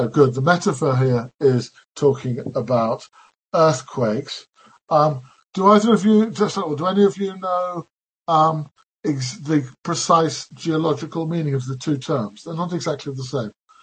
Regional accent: Scotland, United Kingdom; I am more Scottish than English, so I'm allowed to joke about these things.

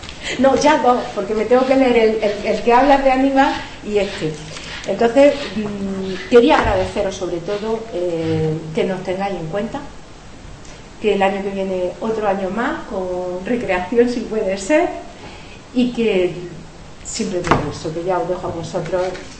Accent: Linares, Andalusia, Spain; yo no me quedo sin preguntarle, como soy de Linares

